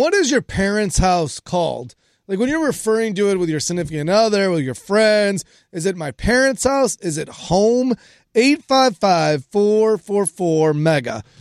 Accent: Chicago, Illinois, United States; My wife and I grew up. We both are born and raised in Chicago. And every single time we travel back to Chicago, I say home.

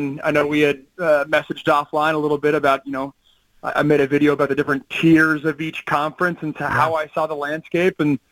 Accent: Seattle, Washington, United States; obviously I was from the Seattle area.

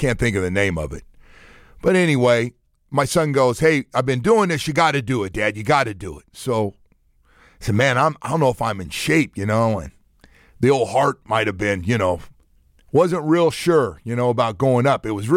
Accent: Florida, United States; So yeah, man, we're from South Florida.

